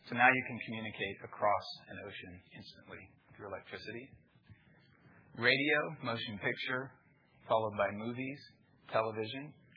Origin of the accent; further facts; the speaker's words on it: Kansas, United States; I'm from Kansas, so that movie has a deep personal resonance.